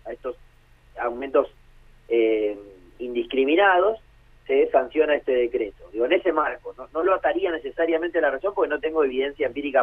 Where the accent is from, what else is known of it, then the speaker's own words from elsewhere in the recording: Tres Lomas, Buenos Aires Province, Argentina; en mi pueblo, en la provincia de Buenos Aires, que es Tres Lomas